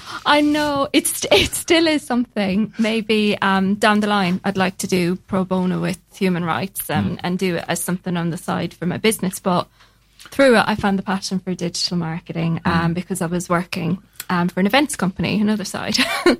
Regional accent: Limerick, Munster, Ireland; The Limerick area, or Munster Rugby. It's also known as the home of rugby. So, yes, Limerick, cool. South West.

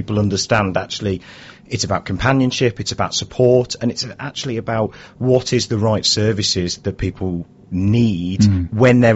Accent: Redditch, West Midlands, United Kingdom; I've done my best to sort of iron it out, but no, I'm originally from Redditch in the West Midlands.

